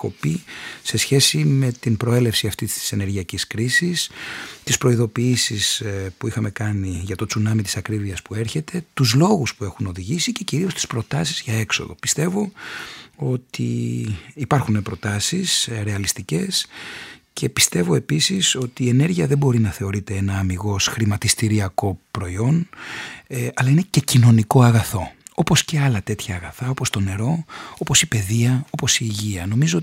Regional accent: Kefalonia, Ionian Islands, Greece; Είναι μεγάλη μου χαρά να μιλάω για το νησί μου και τιμή για το νησί μου. Εγώ νιώθω βασικά Κεφαλονίτης

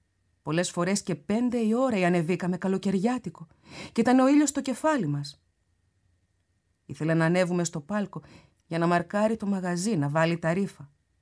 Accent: Izmir, İzmir, Turkey; Και είμαι Σμυρνιά. Και η μάνα μου. Και εγώ και όλο μου το σόι είμαστε Σμυρνοί.

